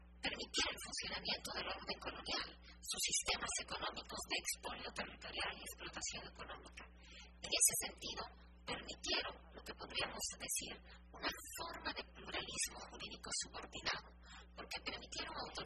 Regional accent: Peru; soy también abogada peruana

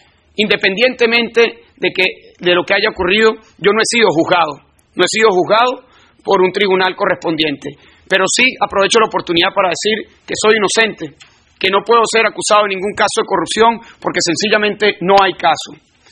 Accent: Venezuela; la democracia en mi país, en Venezuela, pero también en la región.

